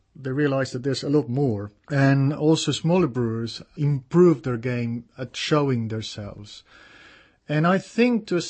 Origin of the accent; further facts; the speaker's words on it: Buenos Aires, Argentina; moved away as an adult; now in Prague, Czech Republic; Well, I'm from Buenos Aires, Argentina, and it was chance that brought me.